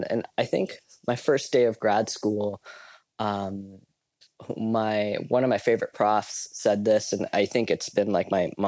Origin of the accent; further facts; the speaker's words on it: Salmon Arm, British Columbia, Canada; also born or lived in Langley; I grew up in Salmon Arm. So we grew up going to church together. But after, I guess, the Salmon Arm phase, I moved to Langley and went to Trinity Western